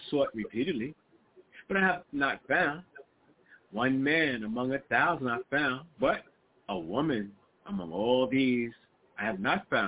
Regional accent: New York City, New York, United States; when I was 14 years old, growing up in Harlem.

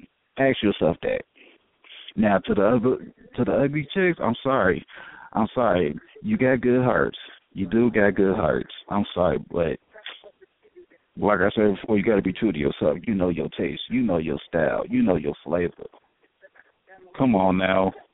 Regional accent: Chicago, Illinois, United States; I'm from the Chi, South Side.

